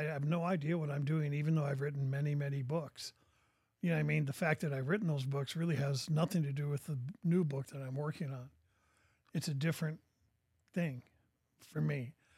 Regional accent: Portland, Oregon, United States; Yeah, I was born and raised in Oregon.

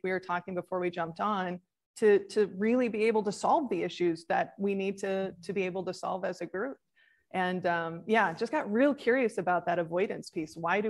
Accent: Midwest, United States; I realized that I didn't know how to talk about the hard stuff growing up in the Midwest, that we're very much, it's Midwest nice, right?

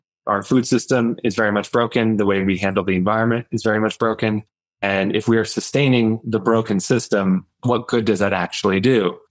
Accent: White Plains, New York, United States; I grew up in White Plains, New York, not too far from our host here today.

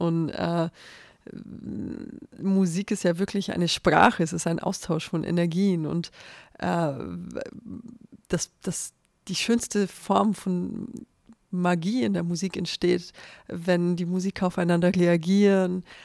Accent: Hof, Bavaria, Germany; Ich komme aus Hof aus Bayern und meine Eltern kommen aus Bulgarien, aber sie haben beide bei den Hofer Symphonikern im Orchester gespielt. Und deswegen bin ich auch in Deutschland geboren.

